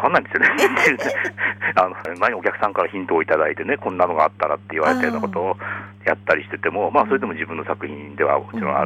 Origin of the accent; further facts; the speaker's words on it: Sapporo, Hokkaido, Japan; でもともと僕は札幌出身なんですけど、札幌のそのうちの親の建築業の方がもうあんまりやってなかったので、